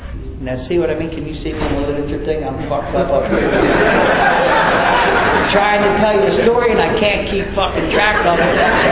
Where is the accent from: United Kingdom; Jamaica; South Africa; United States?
United States; East Coast; and I'm from the East Coast, and we're kind of proud of what we got going on here.